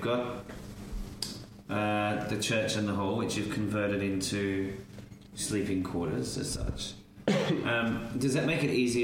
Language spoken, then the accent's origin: English; Australia; Yeah, snakes don't really like the river. I grew up on the Murray River.